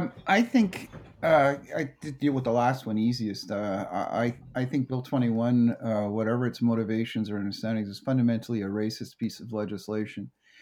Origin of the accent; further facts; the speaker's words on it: Montreal, Quebec, Canada; I was born, the Montreal I was born and raised in, first of all, I'm English. And I grew up in Montreal